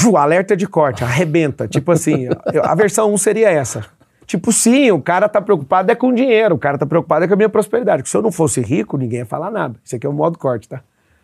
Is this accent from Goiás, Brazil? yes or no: yes; Goiânia, Goiás, Brazil; E vim de Goiás, de Goiânia.